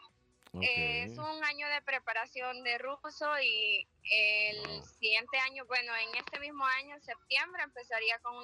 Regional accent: Apopa, San Salvador, El Salvador; now in Moscow, Russia; Yo soy de Apopa.

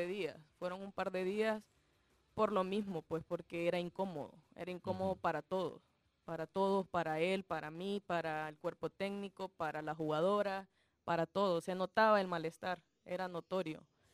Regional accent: El Salvador; somos salvadoreños antes que cualquier otra cosa.

